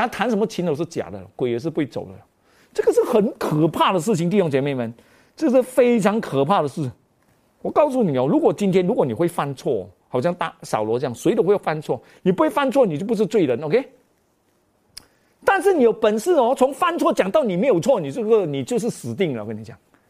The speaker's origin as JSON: {"language": "Chinese", "country": "Malaysia", "said": "吉拉叫吉拉，我们马来西亚人叫吉拉"}